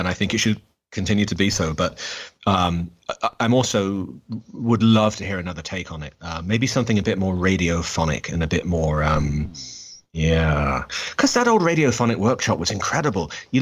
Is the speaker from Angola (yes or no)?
no; United Kingdom; Which you would think as a Brit, they just like mail you a DVD